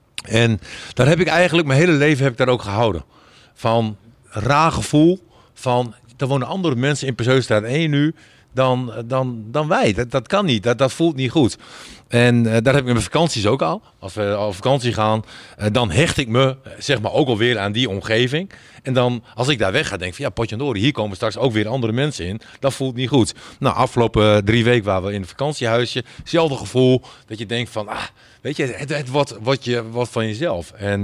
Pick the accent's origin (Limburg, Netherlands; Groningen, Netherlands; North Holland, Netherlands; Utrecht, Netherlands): Groningen, Netherlands; ik ben in Paddepoel opgegroeid. In de Pezeustraat nummer 1. Daar waren flatjes 3 hoog. Prachtige wijk. En toen gingen we uiteindelijk verhuizen naar de Dierenriemstraat.